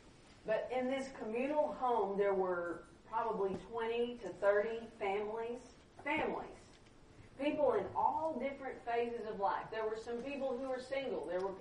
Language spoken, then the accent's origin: English; Texas, United States